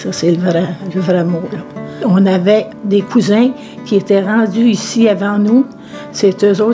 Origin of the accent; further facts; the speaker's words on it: Dupont, Quebec, Canada; born there; Je suis née à Dupont, dans le comté d'Argenteuil.